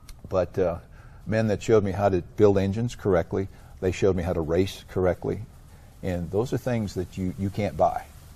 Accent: Greendale, Wisconsin, United States; I grew up in Greendale, Wisconsin, which is a suburb of Milwaukee, yeah. So I grew up at the same dirt racetrack that Alan Kulwicki drove in, Milwaukee Mile, you know.

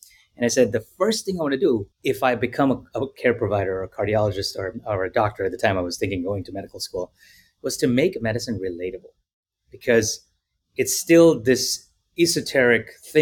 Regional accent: Kenya; also born or lived in India; now in United States; I was born in India, raised in Kenya, Africa, for about 16 years, and then came out here in the United States in 1999

